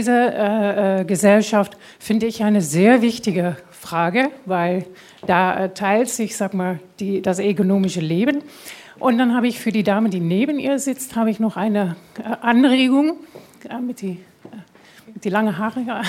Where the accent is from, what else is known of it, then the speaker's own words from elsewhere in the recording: Netherlands; German is a second language; Ich bin aus den Niederlanden und wir haben uns kennengelernt in den Niederlanden.